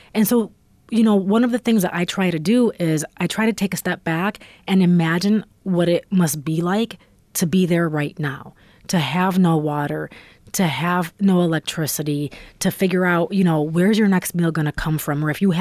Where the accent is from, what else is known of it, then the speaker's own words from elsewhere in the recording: Avon, United States; I'm originally from Avon, so I know what it's like when you live in one of those towns and you don't have a large Hispanic population.